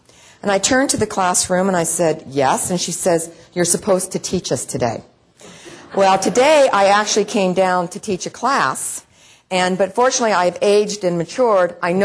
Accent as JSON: {"language": "English", "region": "Oregon", "country": "United States", "tie": "born or raised there", "said": "I grew up in Oregon, where a mouse was a furry rodent."}